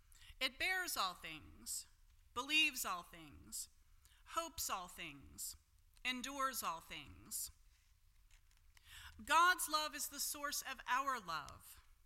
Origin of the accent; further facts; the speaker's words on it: Pittsburgh, Pennsylvania, United States; Mr. Rogers, as you know, was from my hometown in Pittsburgh